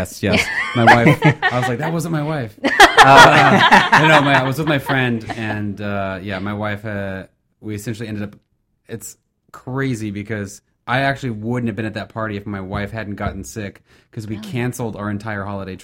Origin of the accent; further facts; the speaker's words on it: Arizona, United States; So I grew up in Arizona and they used to do that there too.